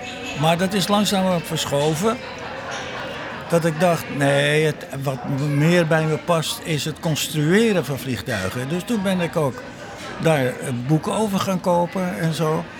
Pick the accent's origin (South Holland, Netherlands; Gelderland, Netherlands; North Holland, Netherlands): North Holland, Netherlands; Amsterdam; accent: Amsterdam dialect; Ik sprak bijvoorbeeld plat Amsterdams. En ja, dat is natuurlijk logisch als je zo opgroeit.